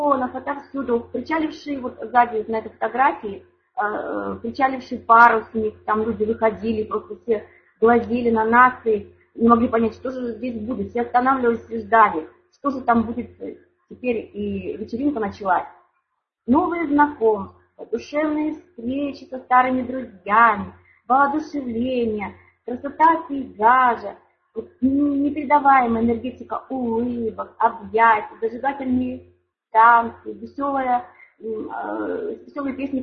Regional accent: Tyumen, Tyumen Oblast, Russia; я из Тюмени.

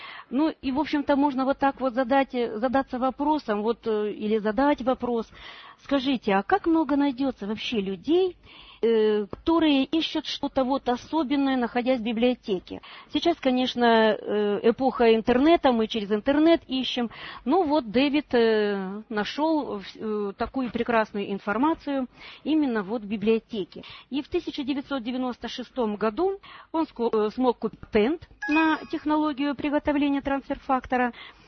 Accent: Komsomolsk-on-Amur, Khabarovsk Krai, Russia; Я нахожусь сейчас в командировке в Приморье, город Спасск-Дальний. Вот, сама я из Комсомольска на Амуре.

